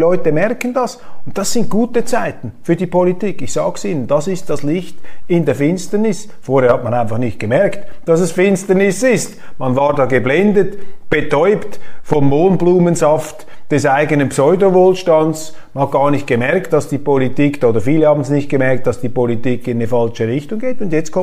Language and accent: German; Switzerland; Das kann ich natürlich nicht machen als Schweizer.